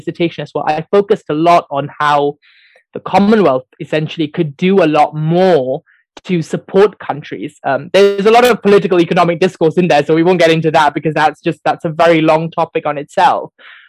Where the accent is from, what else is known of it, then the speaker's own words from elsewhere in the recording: Malaysia; moved away as an adult; I grew up in Malaysia until I was at the age of 18.